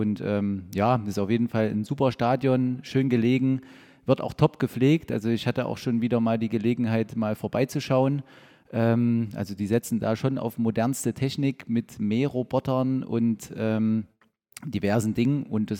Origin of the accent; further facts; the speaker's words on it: Rudolstadt, Thuringia, Germany; Also ich habe ein halbes Jahr vorher in meiner Heimat in Rudolstadt quasi begonnen.